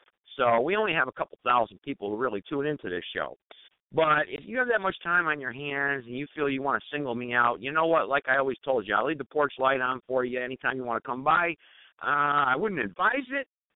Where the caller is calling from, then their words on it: Reidsville, North Carolina, United States; I'm broadcasting from Reidsville, North Carolina, really Greensboro, North Carolina, the triad here.